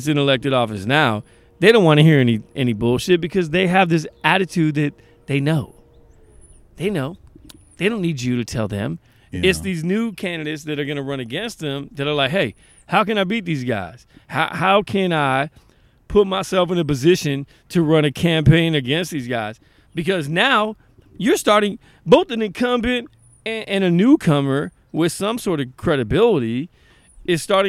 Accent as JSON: {"language": "English", "town": "Hayward", "region": "California", "country": "United States", "tie": "born or raised there", "said": "I love Hayward Fire. I love the city. I grew up in Hayward."}